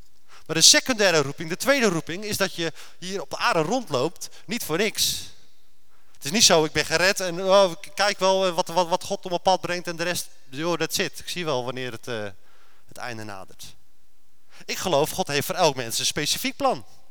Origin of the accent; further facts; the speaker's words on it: Groot-Ammers, South Holland, Netherlands; ik kom uit Grotammers.